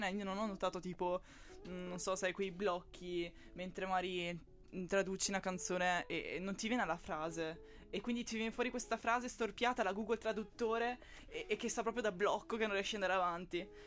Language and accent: Italian; Vicenza, Veneto, Italy; Io sono di Vicenza